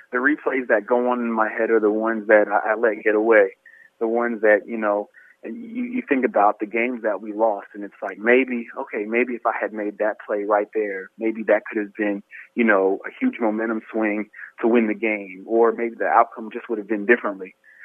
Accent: Pennsylvania, United States; And to be honest, I'm from Pennsylvania. So playing in cold football weather, that's how I was brought up.

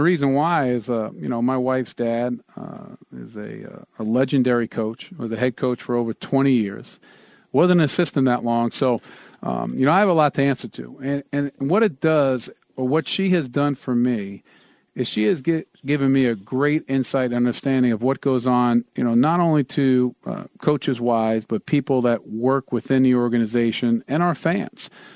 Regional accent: New York, United States; In other words, I was born and raised in this state, okay?

